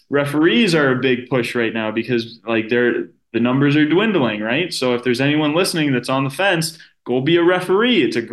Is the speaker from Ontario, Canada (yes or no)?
yes; London, Ontario, Canada; I'm from London. I spend my off seasons in London